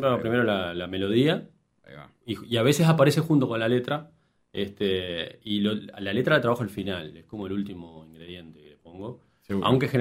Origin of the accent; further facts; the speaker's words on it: Salto, Uruguay; Yo soy de Salto, nací en Salto. Vine a estudiar Ciencia de la Comunicación a Montevideo.